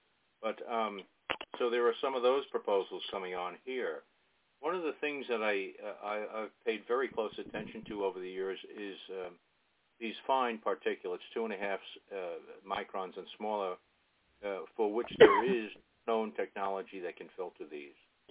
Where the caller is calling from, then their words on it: Albany, New York, United States; I'm calling from the Albany, New York area, and my hometown's about 10 miles south of here, 12 miles south